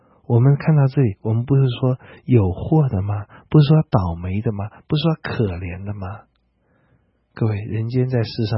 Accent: China; 就算在家庭里面，我们中国人很歌颂的家庭里面

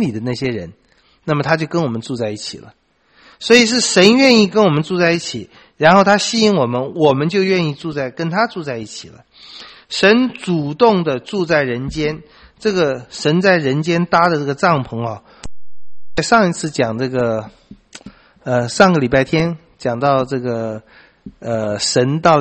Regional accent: China; 我们中国人也很喜欢讲那个客居，尤其亡国的时候，离开了家乡客居

